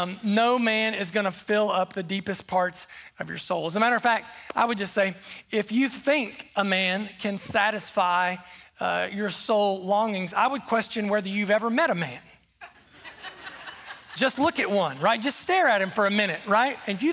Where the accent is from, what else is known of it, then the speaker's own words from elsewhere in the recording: South Point, Ohio, United States; I grew up right in South Point, right down on the river.